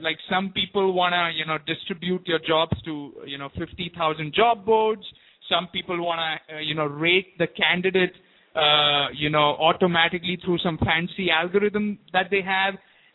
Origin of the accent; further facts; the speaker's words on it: India; moved away; And I'm originally from India.